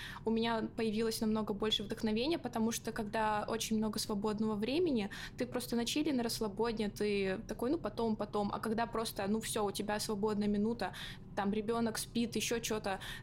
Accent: Yekaterinburg, Sverdlovsk Oblast, Russia; я из Екатеринбурга, у нас сейчас 2 часа разница

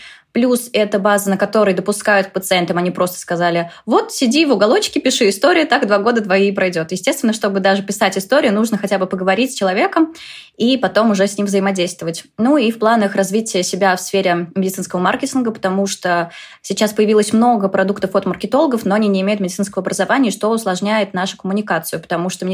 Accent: Saransk, Mordovia, Russia; хоть у нас небольшой город, я из Саранска

